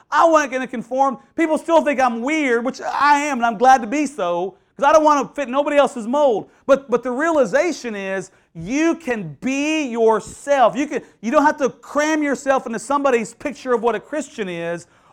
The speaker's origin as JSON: {"language": "English", "town": "Houston", "region": "Texas", "country": "United States", "tie": "born or raised there", "said": "when I was a kid growing up in Houston, I had to memorize a big chapter every month"}